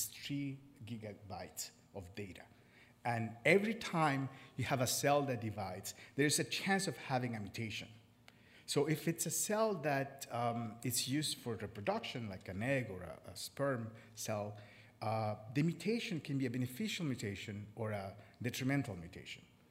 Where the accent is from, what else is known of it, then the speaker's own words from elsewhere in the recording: Montreal, Quebec, Canada; I'm from Montreal. I did my PhD at McGill University. I've been at UCI for 12 years.